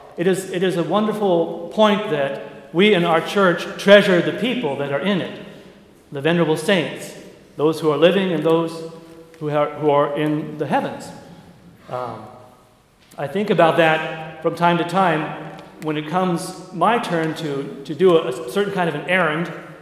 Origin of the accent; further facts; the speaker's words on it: Alaska, United States; I also have a great love for St. Herman because I grew up in Alaska.